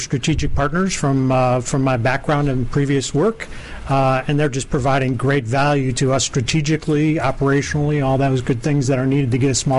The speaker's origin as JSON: {"language": "English", "town": "Chicago", "region": "Illinois", "country": "United States", "said": "Chicago, Illinois."}